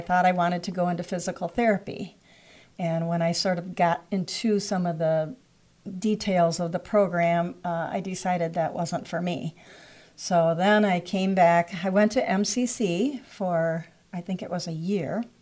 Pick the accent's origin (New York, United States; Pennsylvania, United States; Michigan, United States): Michigan, United States; Reed City; born there; Well, if we're going way back, I was born in Reed City.